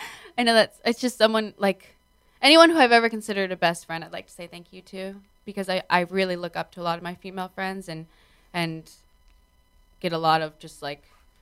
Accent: New York City, New York, United States; I grew up in the East Village and I was able to like do my own thing with my friends and stuff. And then I think I was 14 when we moved to Bushwick

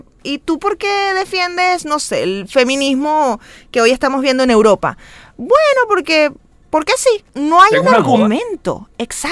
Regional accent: Venezuela; yo lo confirmo, que vengo de Venezuela

